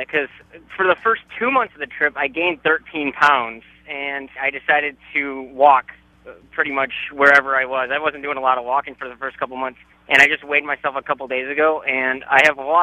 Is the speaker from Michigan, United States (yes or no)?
yes; Michigan, United States; Michigan looked pretty bad. I'm from Michigan.